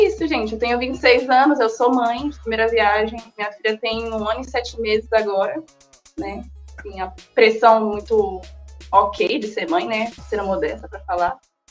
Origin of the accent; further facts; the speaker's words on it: Osasco, São Paulo, Brazil; now in Sorocaba, Brazil; eu sou de Sorocaba, né, agora, vai fazer acho que uns 5 meses ainda. É, eu sou de natural de Osasco, né, vim de Osasco.